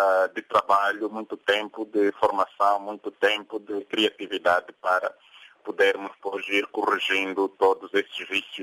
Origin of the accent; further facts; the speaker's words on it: Angola; estamos a ganhar todos, enquanto angolanos